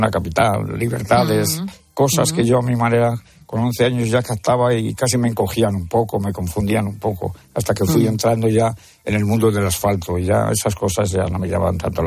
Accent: Castile and León, Spain; Es que soy de Castilla la Vieja.

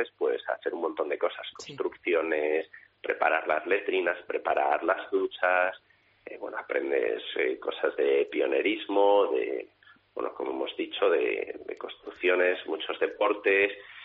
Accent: Zaragoza, Aragon, Spain; Pero bueno, en realidad Madrid-Barcelona, como yo soy de Zaragoza, cualquiera de los dos me pilla muy bien.

